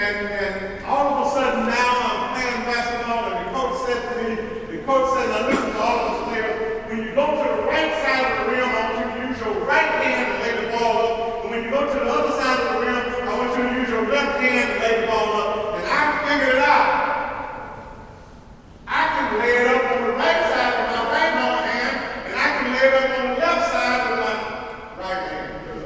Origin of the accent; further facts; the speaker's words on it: Mississippi, United States; As a young person growing up in Mississippi, I didn't have a basketball